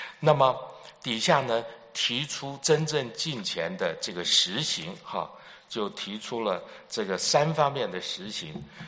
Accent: China; 我们中国人，我们演这个评剧的时候都是画着一个脸谱

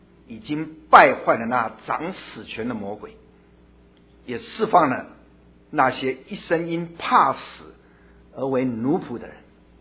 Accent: China; 所以我们中国人很会讲说上有政策怎么样下有对策

